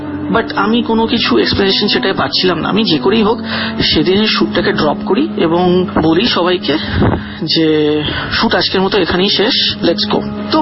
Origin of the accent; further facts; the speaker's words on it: Kolkata, West Bengal, India; আমার বাড়ি কলকাতার টালিগঞ্জ।